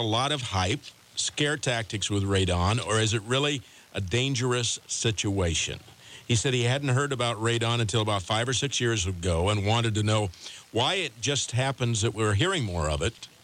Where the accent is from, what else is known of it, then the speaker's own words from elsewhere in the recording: Midwest, United States; having moved here from other parts of the country, even though I grew up in the Midwest